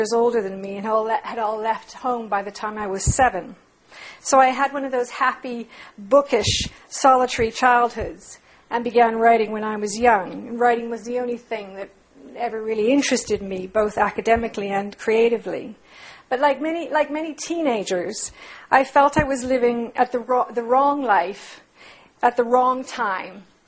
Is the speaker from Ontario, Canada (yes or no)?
no; Cranbrook, British Columbia, Canada; also born or lived in Vancouver Island; I grew up in British Columbia. We lived, as was mentioned, we lived in a small, snowy town in the Rocky Mountains called Cranbrook until I was 10. And then we moved to the rainy west coast, to Vancouver Island, and a semi-rural suburban community on the sea outside Victoria.